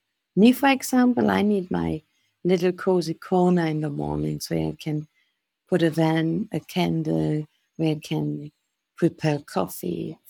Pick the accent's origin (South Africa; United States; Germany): Germany; English is a second language; now in Colombia; I'm from Germany.